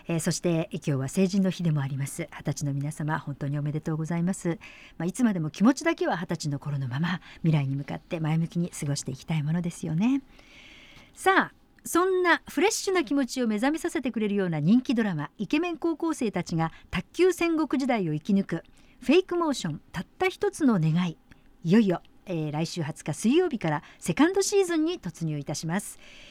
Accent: Osaka, Japan; now in Tokyo, Japan; 大阪から東京にやってきました、はい、大阪弁一切なし

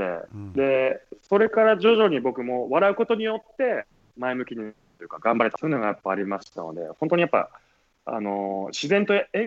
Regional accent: Fukui, Japan; そこにやっぱり行くと福井に帰ってきたなって思いますね。地元に帰ってきた、地元っていいなって思いながら吊り橋を渡ったりしてます。

